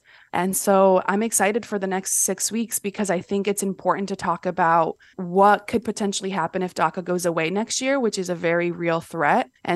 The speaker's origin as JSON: {"language": "English", "region": "Florida", "country": "United States", "tie": "born or raised there", "also_born_or_lived": "Brazil", "said": "I was born in Brazil and I grew up in Florida."}